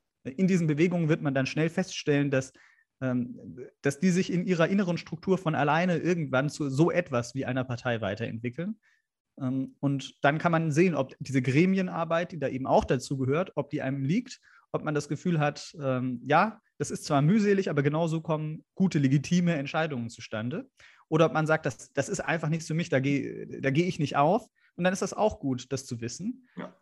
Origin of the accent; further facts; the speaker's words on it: Munich, Bavaria, Germany; Etwas, was ich aus Süddeutschland kenne, denn ich bin in München zur Schule gegangen